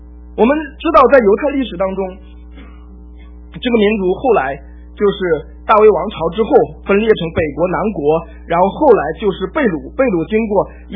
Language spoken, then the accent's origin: Chinese; China; 特别像我们中国人的中华复兴的观念。